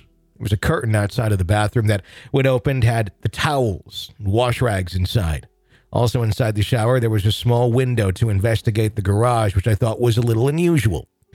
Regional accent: Indiana, United States; I'll start off by saying that the town I was growing up in Indiana was a good one.

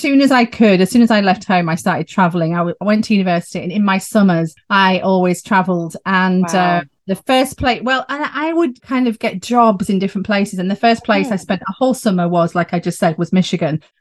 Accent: Yorkshire and the Humber, United Kingdom; now in England; I live in the West Midlands in England. I'm from Yorkshire. I'm from the north, but I've relocated here when I came to university.

